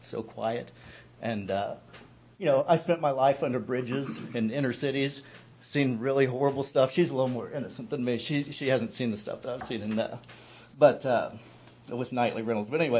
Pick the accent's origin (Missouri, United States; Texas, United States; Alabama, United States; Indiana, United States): Missouri, United States; St. Joseph; I'm from originally from Buchanan County, St. Joseph, Missouri